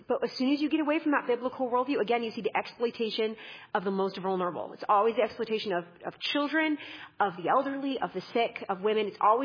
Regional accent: Canada; my home country in Canada

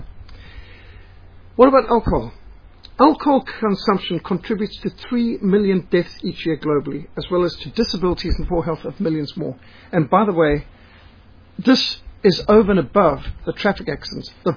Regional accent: Zimbabwe; when I was growing up in Rhodesia

